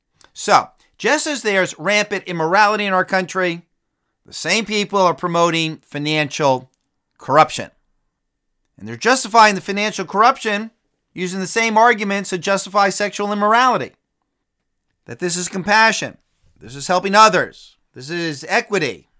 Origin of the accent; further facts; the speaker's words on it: New Milford, New Jersey, United States; the house I grew up in New Milford, New Jersey, is valued at $670,000.